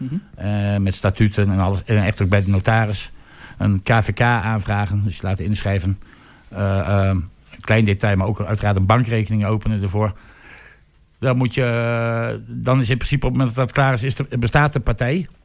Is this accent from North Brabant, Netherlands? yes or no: no; Slagharen, Overijssel, Netherlands; ik ben 54 en ik kom uit Slagharen.